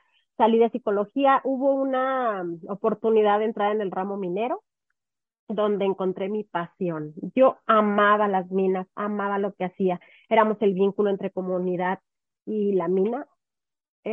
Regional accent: Chihuahua, Mexico; also born or lived in Querétaro / Oaxaca; Bueno, soy de Chihuahua. Viví en Cuauhtémoc. Me fui a vivir un año... Nos fuimos a Querétaro. Después nos fuimos a Oaxaca. Regresamos a Querétaro. Y nos venimos a vivir aquí.

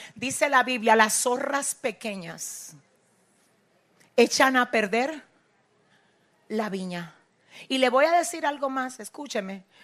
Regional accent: San Francisco de Macorís, Duarte, Dominican Republic; Yo recuerdo que en mi pueblo, San Francisco de Macorís, un pueblo de aquí de República Dominicana donde yo nací

